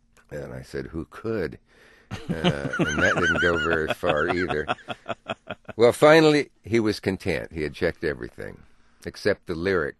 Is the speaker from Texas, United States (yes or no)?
no; Nebraska, United States; I'm from Nebraska and I went to Yale.